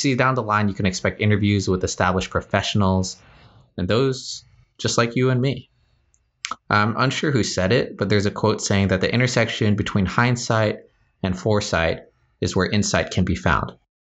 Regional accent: California, United States; One of the perks growing up in Southern California, hands down, is the diversity and the melting pot of it all.

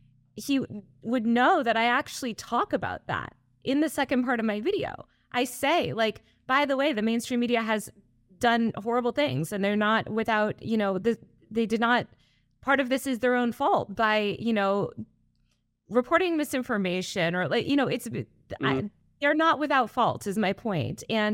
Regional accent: Old Greenwich, Connecticut, United States; also born or lived in New York City; I grew up in New York City and outside in Connecticut and in a nice area in Old Greenwich.

